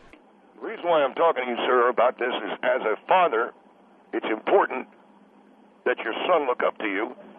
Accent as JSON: {"language": "English", "town": "Knoxville", "region": "Tennessee", "country": "United States", "said": "No, originally, I'm from Knoxville, Tennessee."}